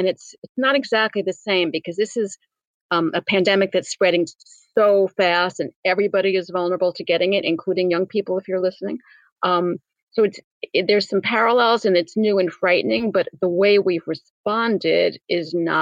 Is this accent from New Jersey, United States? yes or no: yes; New Jersey, United States; also born or lived in California; Didn't everybody grow up in New Jersey? I grew up in New Jersey with a little bit of California.